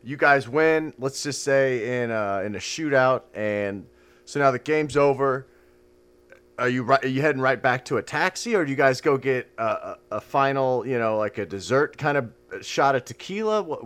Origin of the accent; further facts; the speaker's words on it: Kansas City, Missouri, United States; I live in California. I grew up in Kansas City